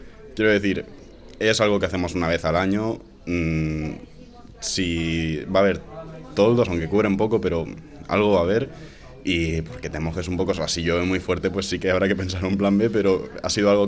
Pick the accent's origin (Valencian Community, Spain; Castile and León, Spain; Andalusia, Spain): Valencian Community, Spain; Elche; Sí, es que soy de Elche.